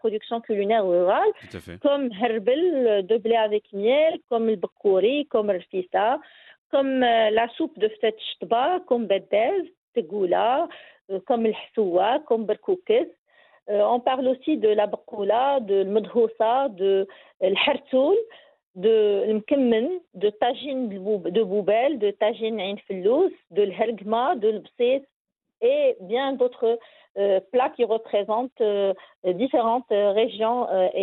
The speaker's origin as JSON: {"language": "French", "country": "Morocco", "said": "chaque rituel, chaque occasion, chaque événement chez nous au Maroc est lié à une préparation bien distincte"}